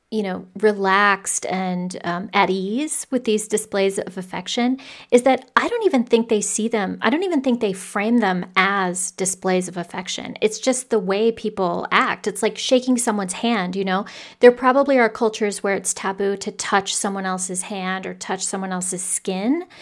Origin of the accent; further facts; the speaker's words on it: United States; Yeah, I mean, I'm American, so obviously that trip is longer for me.